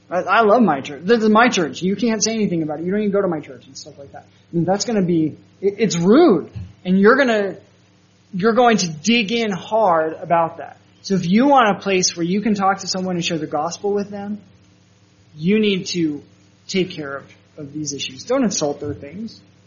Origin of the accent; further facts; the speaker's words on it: Colorado, United States; I come from Colorado. I live on the plains, but I learned my directions because there are very large mountains on one side.